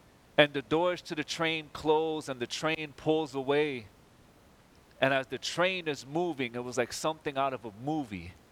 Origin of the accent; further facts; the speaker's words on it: New York City, New York, United States; And I grew up in New York City. And I was about 20 years old.